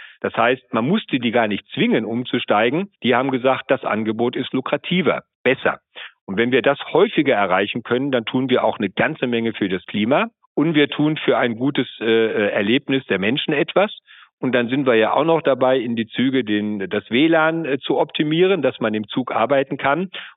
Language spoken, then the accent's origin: German; Rhineland-Palatinate, Germany; ich komme aus Rheinland-Pfalz, da machen das viele